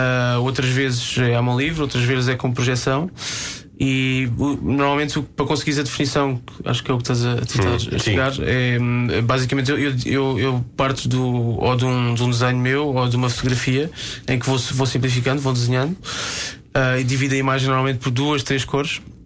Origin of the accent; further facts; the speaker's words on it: Setúbal, Portugal; eu cresci na Margem Sul e havia muito a referência aos murais do 25 de Abril